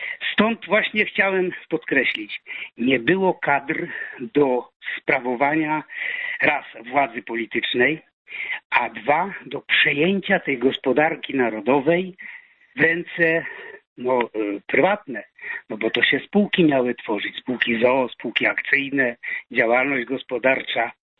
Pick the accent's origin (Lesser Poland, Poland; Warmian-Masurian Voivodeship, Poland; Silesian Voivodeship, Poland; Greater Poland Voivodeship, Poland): Silesian Voivodeship, Poland; bo ja ze Śląska tutaj jestem